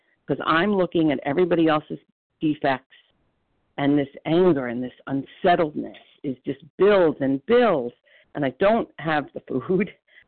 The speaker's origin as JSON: {"language": "English", "region": "New Jersey", "country": "United States", "said": "from New Jersey, a recovered, compulsive overeater."}